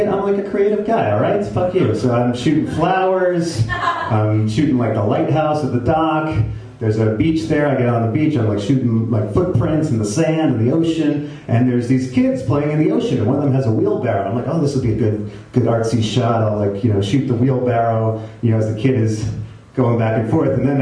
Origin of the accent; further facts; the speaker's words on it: New York City, New York, United States; it's like they saw that I was from New York City